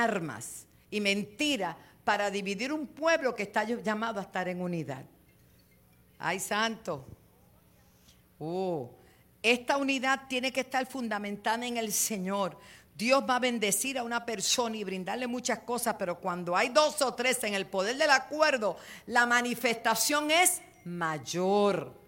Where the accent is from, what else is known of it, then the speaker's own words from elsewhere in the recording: Puerto Rico; yo vivo en una ciudad, yo soy de La Loza